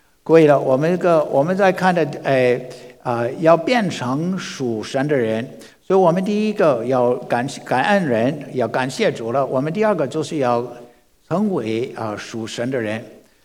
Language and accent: Chinese; United States; 你跟我们美国人来说我是基督徒的